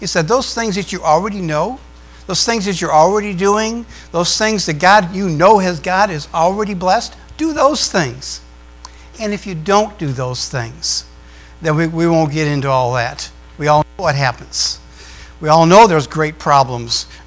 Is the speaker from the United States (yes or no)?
yes; the North, United States; That's Southern language. I'm from the North.